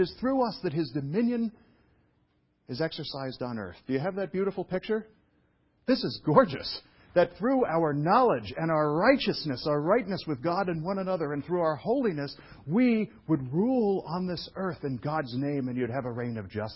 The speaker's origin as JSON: {"language": "English", "town": "Brooklyn", "region": "New York", "country": "United States", "tie": "born or raised there", "said": "I was raised in Brooklyn, New York, right, for visitors. And in Brooklyn, as you may know, there's a ton of immigrants."}